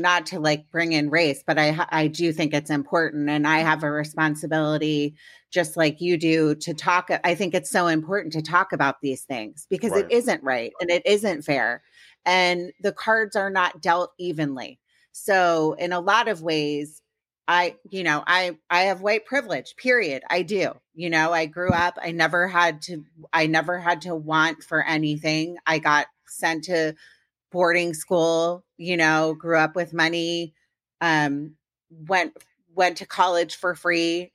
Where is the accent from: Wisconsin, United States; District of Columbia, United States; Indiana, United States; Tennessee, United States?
District of Columbia, United States; Washington; I grew up personally in Washington, D.C., and it was the opposite.